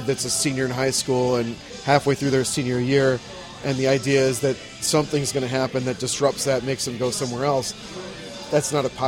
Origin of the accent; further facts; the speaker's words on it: Clayton, United States; I grew up in Clayton, and I loved the houses where I grew up.